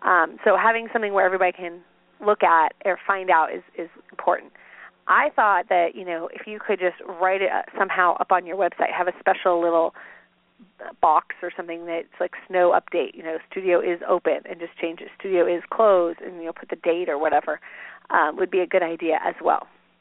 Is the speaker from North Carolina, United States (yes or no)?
no; Phoenix, Arizona, United States; because I grew up in Phoenix, haven't really dealt with the whole snow issue